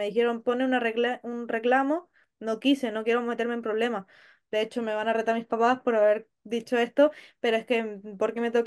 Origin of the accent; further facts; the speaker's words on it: Chile; now in Spain; soy la tercera de Chile y por mérito propio. O sea, no estoy en España porque quiero desaparecer de Chile, estoy en España simplemente porque me conviene para mi carrera